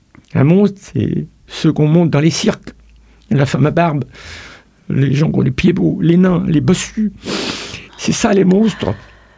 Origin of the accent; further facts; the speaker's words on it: Pays de la Loire, France; Je suis parti de Vendée à Strasbourg